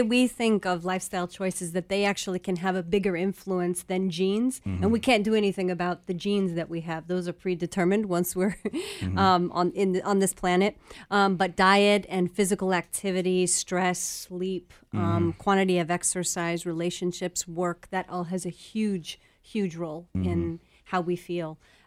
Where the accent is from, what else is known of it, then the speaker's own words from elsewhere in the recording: California, United States; So I grew up in Los Angeles County, and I went to LA County High School for the Arts.